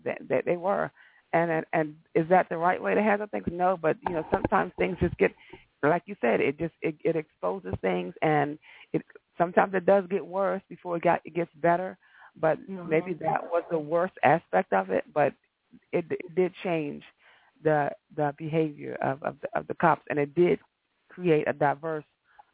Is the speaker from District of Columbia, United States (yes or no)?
yes; Washington, District of Columbia, United States; You know, I'm from Washington, D.C., and I was talking to a girlfriend of mine earlier this week